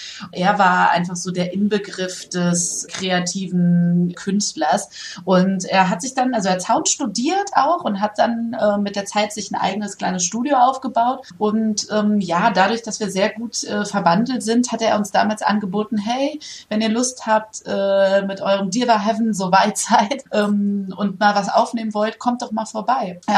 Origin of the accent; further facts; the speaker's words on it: Hesse, Germany; born there; also born or lived in Darmstadt; ich habe früher in Darmstadt studiert und habe dann lange Zeit gewohnt. Ich bin ja auch eigentlich gebürtige Hessin.